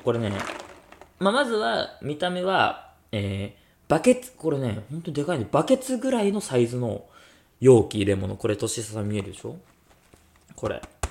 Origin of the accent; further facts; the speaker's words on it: Fussa, Tokyo, Japan; 俺の地元、福生っていうところは、米軍基地があるんですよ。横田基地っていう。